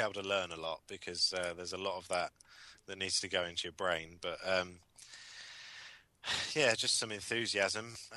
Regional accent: South East England, United Kingdom; I come from Surrey

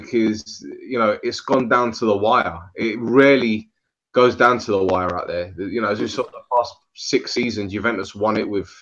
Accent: London, United Kingdom; I can't even do a Scottish accent and I'm from London.

